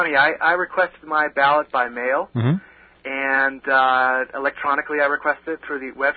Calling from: California, United States; Calling from Southern California.

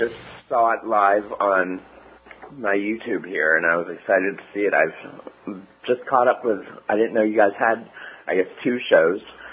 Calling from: Pennsylvania, United States; I'm not. I'm calling from Montgomery County, Pennsylvania.

